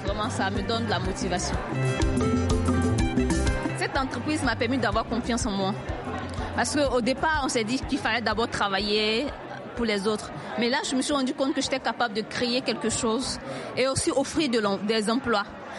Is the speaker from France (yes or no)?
no; Côte d’Ivoire; je viens de la Côte d'Ivoire.